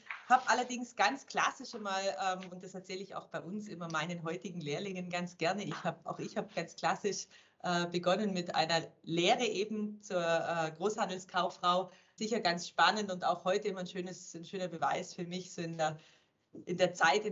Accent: Germany; als Deutscher ist man in der Schweiz, wird man nicht immer direkt gerade zunächst mit offenen Armen empfangen

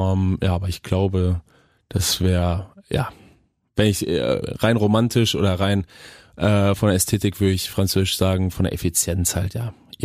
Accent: Germany; Ich glaube, das können wir als Deutsche auch gar nicht verstehen.

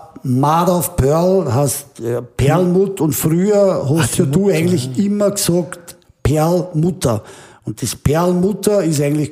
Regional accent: Lower Austria, Austria; das Waldviertel für mich ist einfach meine Heimat

